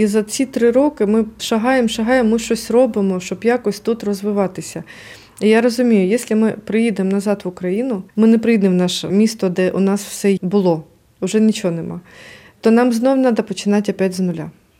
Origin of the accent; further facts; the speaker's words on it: Kakhovka, Kherson Oblast, Ukraine; moved away; Тобто ми з Каховки по селах, через ці блокпости ми виїхали на Миколаїв.